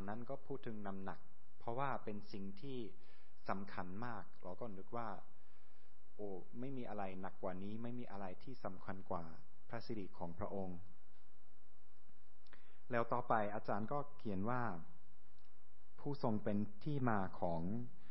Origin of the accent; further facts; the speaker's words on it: Germany; Thai is a second language; วันนี้ผมมาเทศนาเป็นคนเยอรมันเป็นชาวเยอรมันมาในคริสตจักรในประเทศไทย